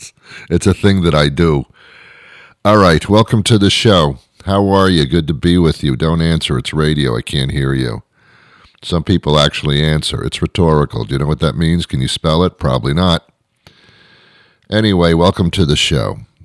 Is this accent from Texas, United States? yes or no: no; New York, United States; I'm from New York, and we have Subways.